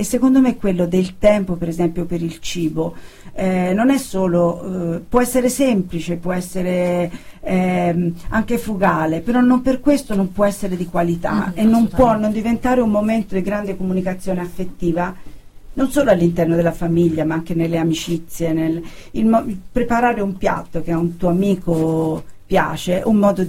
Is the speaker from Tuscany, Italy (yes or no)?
yes; Tuscany, Italy; Io sono della provincia di Siena